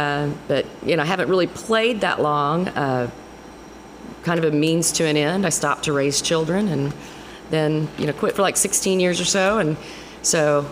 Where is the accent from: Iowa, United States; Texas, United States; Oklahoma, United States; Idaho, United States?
Oklahoma, United States; now in Coffeyville, United States; Well, I live in Kansas, in Coffeyville, Kansas area, but I'm from Oklahoma.